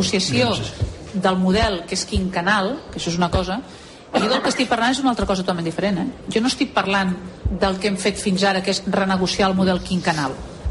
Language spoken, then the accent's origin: Catalan; Catalonia, Spain; Jo reclamaria, com a catalana, al meu govern